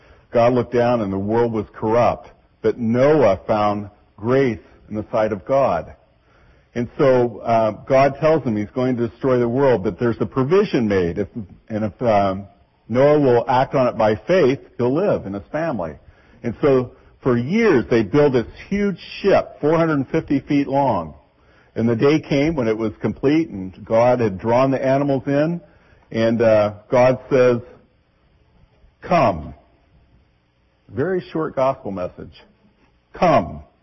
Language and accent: English; Chippewa Falls, Wisconsin, United States; he mentioned that I was from Chippewa Falls, Wisconsin.